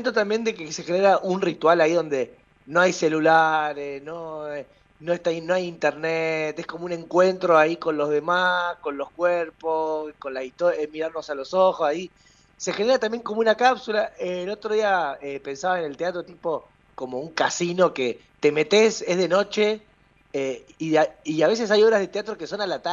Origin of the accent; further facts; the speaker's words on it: Rosario, Santa Fe, Argentina; now in Buenos Aires, Argentina; Sí, yo soy rosarino y me está pasando algo muy loco, que cuando era chico admiraba a un montón de porteños, y ahora que me vine a vivir a Buenos Aires